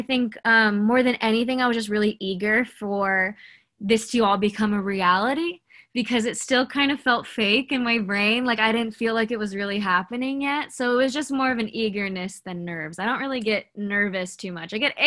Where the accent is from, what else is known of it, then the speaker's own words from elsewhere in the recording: California, United States; I am 24 years old and I grew up in Southern California.